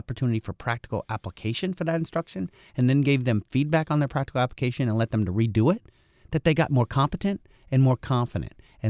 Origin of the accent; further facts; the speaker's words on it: New York, United States; I'm from Columbia County